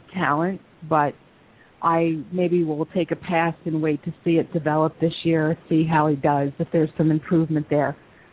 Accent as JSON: {"language": "English", "town": "Philadelphia", "region": "Pennsylvania", "country": "United States", "said": "I am originally from Philadelphia."}